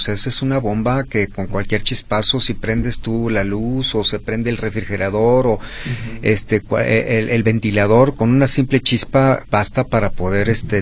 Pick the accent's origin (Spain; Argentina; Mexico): Mexico; Guadalajara, Jalisco; Pues somos de Guadalajara.